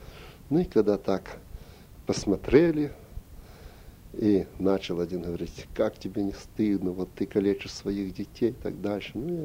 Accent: Ukraine; она стала спрашивать, откуда, говорит, я сказал, что с Украины.

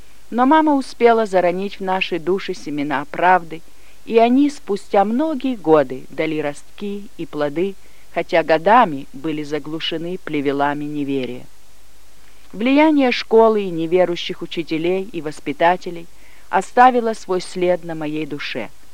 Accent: Donetsk Oblast, Ukraine; born or raised there

